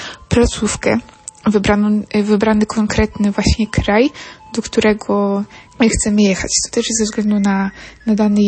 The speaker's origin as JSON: {"language": "Polish", "region": "Podlaskie Voivodeship", "country": "Poland", "said": "pochodzę z diecezji łomżyńskiej"}